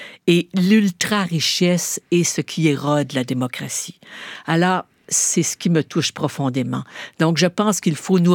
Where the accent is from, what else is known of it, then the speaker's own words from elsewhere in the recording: Canada; Vous nous voyez autant chez nous au Canada que chez vous en France